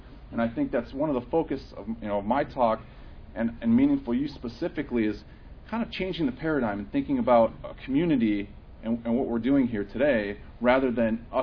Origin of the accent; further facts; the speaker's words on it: Las Vegas, Nevada, United States; I'm from Vegas, they're a dime a dozen.